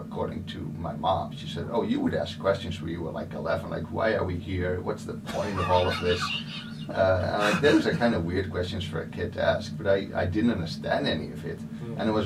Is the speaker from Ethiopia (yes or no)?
no; Netherlands; I was raised in the Bible Belt of the Netherlands.